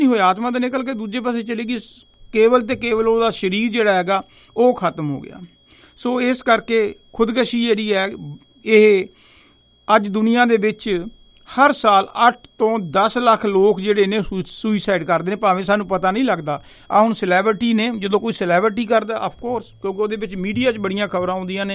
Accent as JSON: {"language": "Punjabi", "town": "Barnala", "region": "Punjab", "country": "India", "said": "ਮੈਂ ਵੀ ਬਰਨਾਲੇ ਤੋਂ ਹਾਂ"}